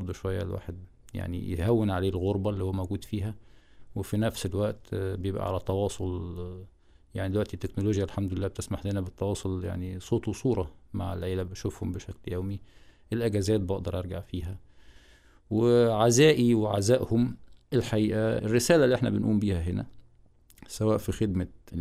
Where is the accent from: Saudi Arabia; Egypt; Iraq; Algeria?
Egypt; يعني العائلات عندنا في مصر عائلات كبيرة، ومش من السهل كان عليا ان انا اتركهم